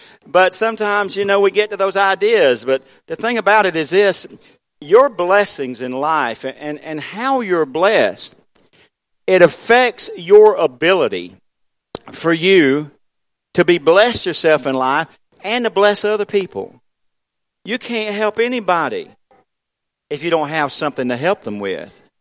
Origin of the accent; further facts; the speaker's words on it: South Carolina, United States; I know where I grew up at in South Carolina here, and coming out of Watts Mill and that kind of thing, where I grew up at, all around here